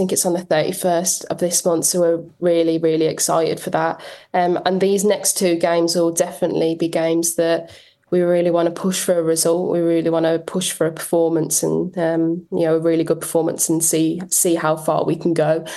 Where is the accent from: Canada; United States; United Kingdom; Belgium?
United Kingdom; Birmingham, West Midlands; accent: Birmingham; now in Manchester, United Kingdom; I think my accent is obviously like a thick, no matter where I go, I've lived in Manchester for 6 years, it always comes through, the Birmingham accent.